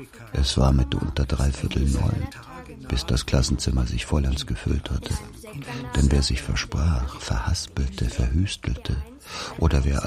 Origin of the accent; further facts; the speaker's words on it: Bavaria, Germany; glaubt man da, wo ich herkomme, am Ende der westlichen Welt, diesseits des eisernen Vorhangs in der bayerisch-Sibirien genannten nördlichen Oberpfalz, dass der Russ auch zu uns kommen tut.